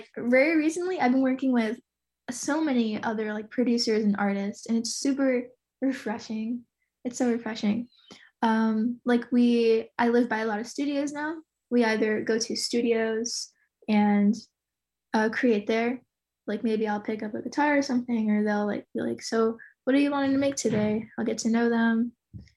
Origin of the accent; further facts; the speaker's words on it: Florida, United States; No, I'm from Florida. Okay. I grew up in Florida